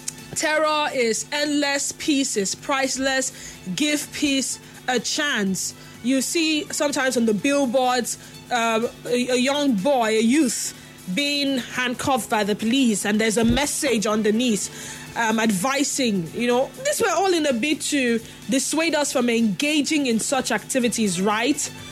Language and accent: English; Rivers, Nigeria; So I can say I'm from River State. To be honest, I mean, actually from Bayelsa State, but I have lived here all my life, long before the creation of Bayelsa State, to be precise. I was raised, or I grew up mainly in the town axis of this state.